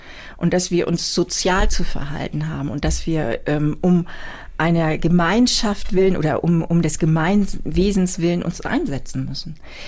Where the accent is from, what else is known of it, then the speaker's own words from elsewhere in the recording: Büsum, Schleswig-Holstein, Germany; Ja, wir sind in Büsum zur Schule gegangen